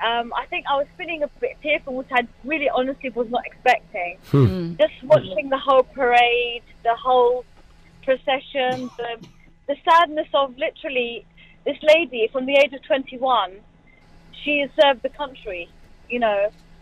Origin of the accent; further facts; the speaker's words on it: United Kingdom; I'm a Muslim, I'm a Pakistani, I'm a Muslim, born in UK, brought up in UK